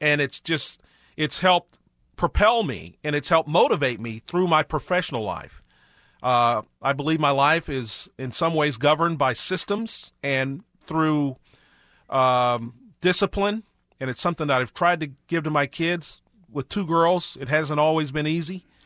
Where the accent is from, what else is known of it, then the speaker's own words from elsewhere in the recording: Pennsylvania, United States; Growing up in Western Pennsylvania, being from a disciplinary family, and playing high school football.